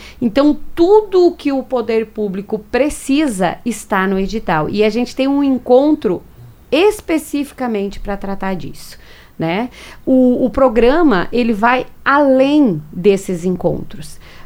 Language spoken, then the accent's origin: Portuguese; Rio Grande do Sul, Brazil; eu costumo dizer que não está morto quem peleia, como uma boa gaúcha, né?